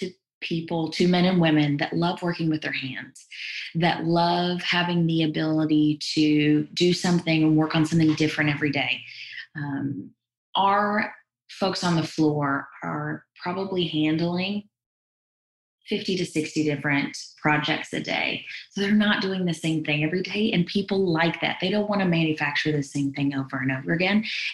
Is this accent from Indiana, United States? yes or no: no; Kentucky, United States; Yeah, my husband and I grew up in Kentucky and had lived kind of all over the U.S. before wanting to come back to Kentucky.